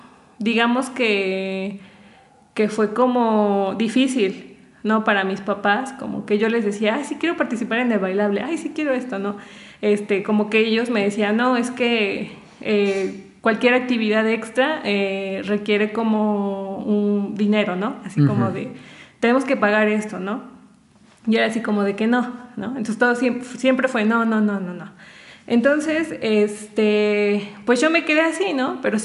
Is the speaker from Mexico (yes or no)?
yes; Zacapoaxtla, Puebla, Mexico; en mi pueblo, de donde yo soy de Zacapoaxtla